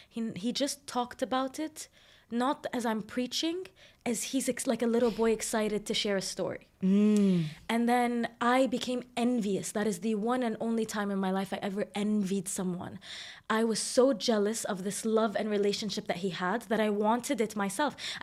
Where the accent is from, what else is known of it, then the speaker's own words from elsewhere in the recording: Jordan; I used to shy away from it because I grew up in Jordan, and I will call out Jordan for this